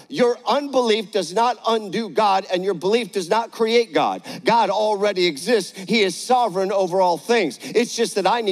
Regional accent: Michigan, United States; I grew up in Michigan, and so, you know, the lake would freeze over, the lakes where we live, and we go ice fishing.

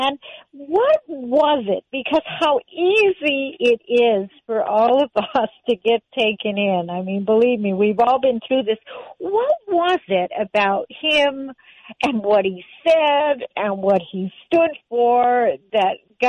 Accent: Canada; you all know that I'm Canadian. Yes, I have dual citizenship.

